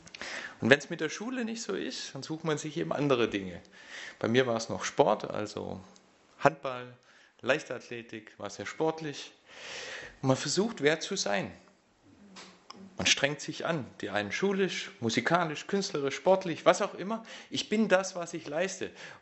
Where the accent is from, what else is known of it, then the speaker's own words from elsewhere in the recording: Heidenheim, Baden-Württemberg, Germany; Wer jetzt Fußballfan ist von euch, der kennt auch FC Heidenheim. Das ist tatsächlich die Kreisstadt, wo ich herkomme.